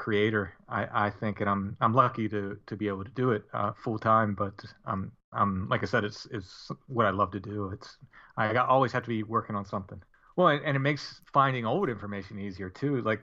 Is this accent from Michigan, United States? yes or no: no; Maryland, United States; Well, I grew up in Northern Maryland, so, you know, I wasn't far from Pennsylvania.